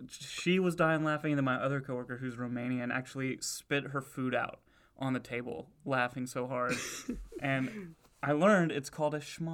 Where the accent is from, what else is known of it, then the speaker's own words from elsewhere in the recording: Kentucky, United States; I was, you know, born and raised in Kentucky.